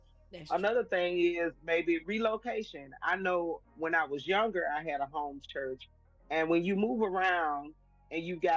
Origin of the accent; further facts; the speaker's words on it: Birmingham, Alabama, United States; Well, I was born and raised in Birmingham. I am a 41-year-old mother of three.